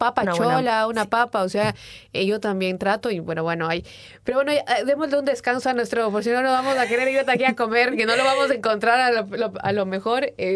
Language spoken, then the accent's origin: Spanish; Ecuador; Yo también lo digo, ahora cuando uno sale de su país, ya no somos, bueno, soy ecuatoriano, somos latinoamericanos.